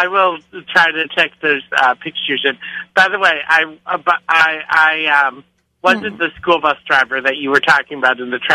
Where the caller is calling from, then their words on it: Waukesha, Wisconsin, United States; I'm calling from Waukesha, Wisconsin.